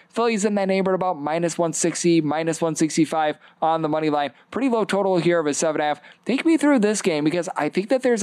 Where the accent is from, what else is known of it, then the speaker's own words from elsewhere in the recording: Wisconsin, United States; the best pitching matchup of the day, it is happening in my home state of Wisconsin.